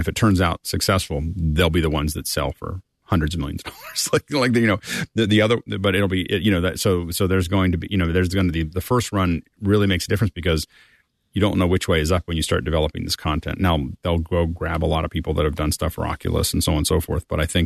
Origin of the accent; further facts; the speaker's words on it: Pennsylvania, United States; I've been there a lot. So I grew up in Pennsylvania.